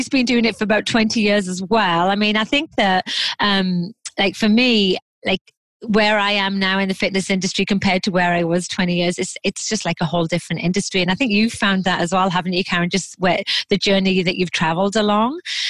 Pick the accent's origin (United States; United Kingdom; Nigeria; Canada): United Kingdom; accent: English; I class myself as a Torontonian, even though obviously I've got an English accent. I lived there for long enough and I'm a Canadian.